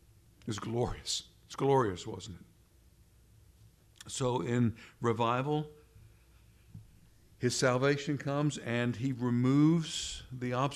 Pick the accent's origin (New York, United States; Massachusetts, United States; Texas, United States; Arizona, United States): Texas, United States; that I'm really a Texan, by the way